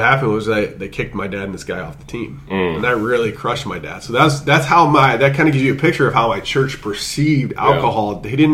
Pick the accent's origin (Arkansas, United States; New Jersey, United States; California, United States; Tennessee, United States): Arkansas, United States; I grew up in Arkansas in a Southern Baptist context